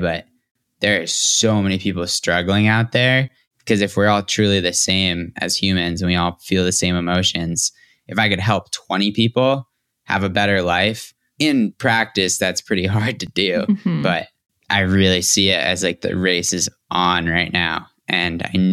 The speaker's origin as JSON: {"language": "English", "region": "Massachusetts", "country": "United States", "tie": "born there", "said": "The way I look at it is I was born in Massachusetts, which happened to be the number one educated state in the richest country in the history of humankind."}